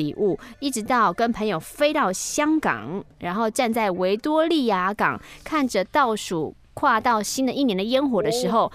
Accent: Taiwan; 我是一位台湾宅宅。当年我30岁

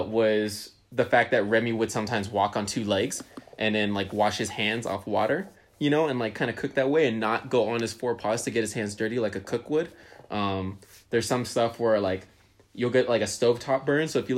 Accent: California, United States; because I grew up in the Bay Area, so we'd see seagulls all the time.

